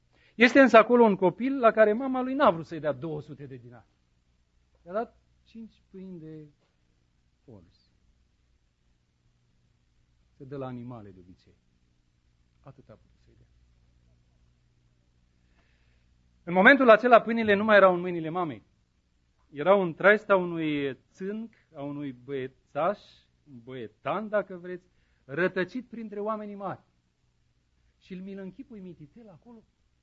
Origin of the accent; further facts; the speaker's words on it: Moldavia, Romania; Eu vin din Bărăgan și din Moldova, unde oamenii sunt mai sărați.